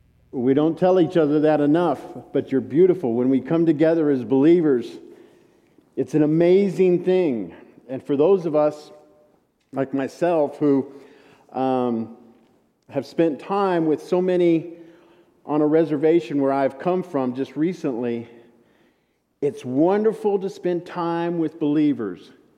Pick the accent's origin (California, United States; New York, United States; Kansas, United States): Kansas, United States; Manhattan; it was never in the mindset of … years ago growing up in Manhattan, Kansas